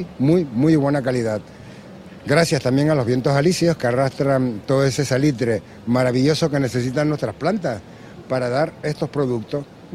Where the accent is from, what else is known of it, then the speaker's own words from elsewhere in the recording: Canary Islands, Spain; No, soy de Tenerife.